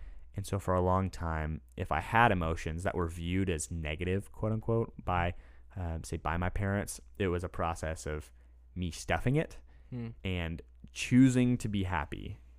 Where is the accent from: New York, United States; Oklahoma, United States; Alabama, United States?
Oklahoma, United States; Bartlesville; But then growing up in Bartlesville, I don't remember a whole lot because I really didn't do much.